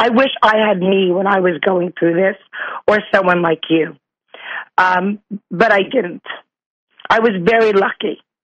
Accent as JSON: {"language": "English", "region": "New York", "country": "United States", "lives_now": "Bronx, United States", "said": "I'm from Long Island. I live right now in Riverdale in the Bronx in New York."}